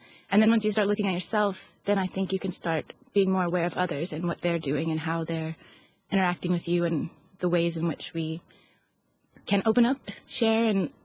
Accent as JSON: {"language": "English", "country": "United States", "said": "I'm from the U.S., and yeah, super excited to talk about mindfulness today."}